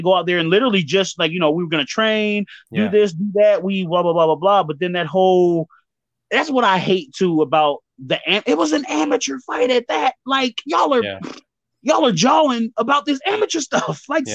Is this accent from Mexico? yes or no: no; Zaragoza, Aragon, Spain; Yeah, born and raised in Zaragoza.